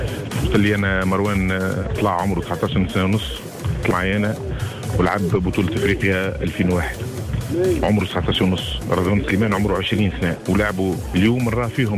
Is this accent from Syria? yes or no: no; Tunisia